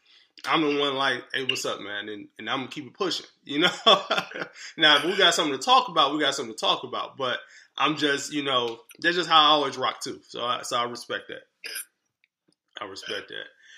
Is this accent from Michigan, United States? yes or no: yes; Detroit, Michigan, United States; I don't know, because I'm from Detroit, but I didn't live in a lot of places.